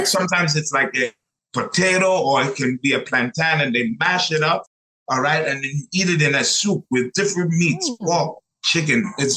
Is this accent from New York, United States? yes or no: yes; Brooklyn, New York, United States; born there; I was born in Brooklyn. All right. If you want to know the real deal … was born in Brooklyn. All right. Okay. Brooklyn, New York. You know, shout out to all of my Brooklyn relatives.